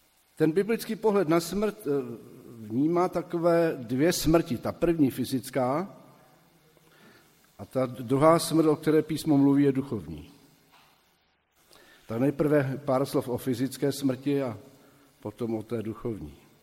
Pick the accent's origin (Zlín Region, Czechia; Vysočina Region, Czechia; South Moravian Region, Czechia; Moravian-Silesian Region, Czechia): Zlín Region, Czechia; Zlín; Nemocní neumírají doma, mrtví jsou, jak to bylo u nás ve Zlíně, na lesním hřbitově, daleko za městem.